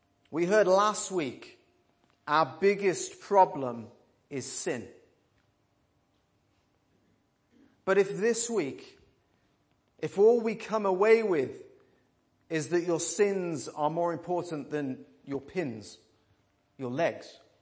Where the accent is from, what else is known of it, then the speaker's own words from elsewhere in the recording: United Kingdom; I say crowd, we're British.